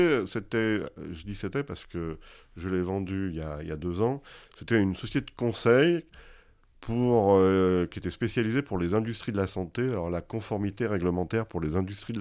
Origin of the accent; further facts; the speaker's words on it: Lyon, Auvergne-Rhône-Alpes, France; Je suis lyonnais.